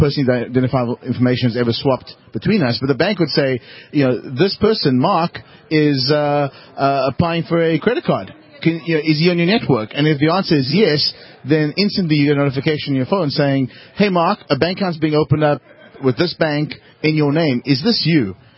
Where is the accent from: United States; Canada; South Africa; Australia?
South Africa; I'm from Africa. I grew up in South Africa.